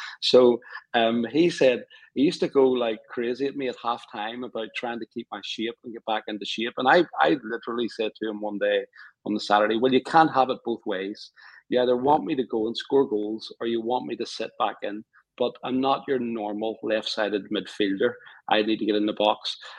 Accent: Scotland, United Kingdom; moved away as an adult; now in Hull, United Kingdom; But when I came down to Hull from Scotland, I knew it was the right thing from a Christian perspective

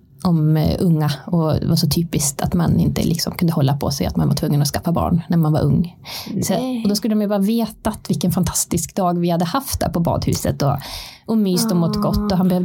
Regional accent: Hammerdal, Jämtland County, Sweden; Jag kommer från Hammerdal, eller Fyråsen, utanför Hammerdal.

